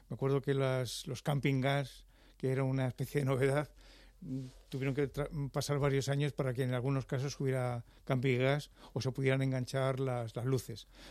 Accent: Madrid, Community of Madrid, Spain; born there; Yo nací en Malasaña. Nací en la calle Marqués de Santana, entre Pez y Espíritu Santo.

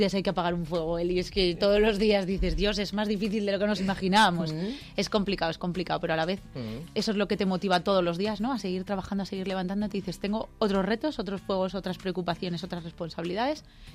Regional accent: Alcalá de Henares, Community of Madrid, Spain; Yo soy de Alcalá.

